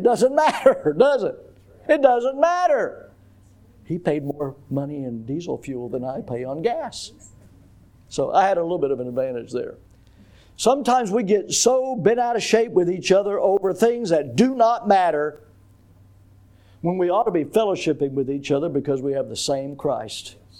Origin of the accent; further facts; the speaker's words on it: Florida, United States; I'm from Florida.